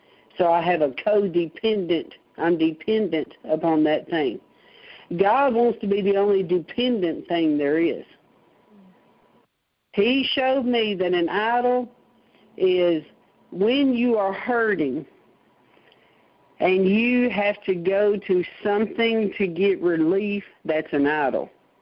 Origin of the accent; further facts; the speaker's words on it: Nashville, Tennessee, United States; yes, I say it with an R because I'm from Nashville.